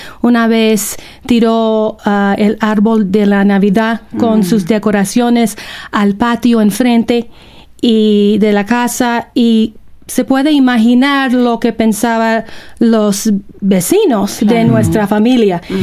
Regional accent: Houston, Texas, United States; born there; Spanish is a second language; nací en Houston y de padres no hispanos, entonces no tuve la oportunidad de aprender el español hasta ser adulta.

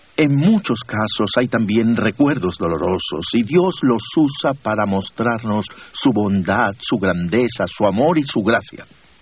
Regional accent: Tel Aviv, Tel Aviv District, Israel; Aquí, al lado del Mediterráneo y de la bella ciudad de Tel Aviv. Sí, mi ciudad natal, donde todo empezó.

